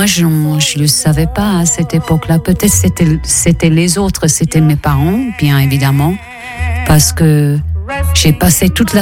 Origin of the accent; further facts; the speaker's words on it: Italy; French is a second language; J'étais éduquée, je suis italienne. Alors ça veut dire que j'ai grandi une catholique entre guillemets, pas forcément pratiquant